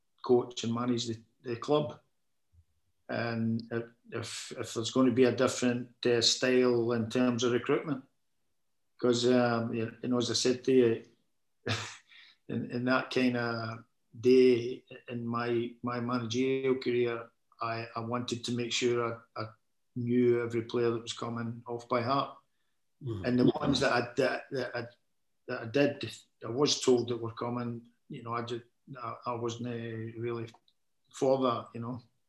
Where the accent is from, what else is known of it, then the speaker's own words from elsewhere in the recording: Scotland, United Kingdom; I'm a boy from Scotland.